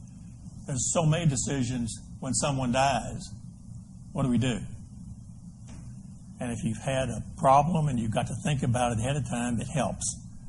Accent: Orange, Texas, United States; I remember growing up in Orange, we'd drive over to Bridge City, Texas.

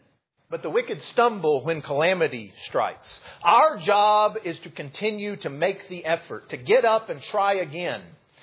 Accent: Texas, United States; I grew up in West Texas. I think maybe I've mentioned that already in this series of lessons. And we lived just down the road from my grandparents with some family land that's been in my family for, over 100 years now.

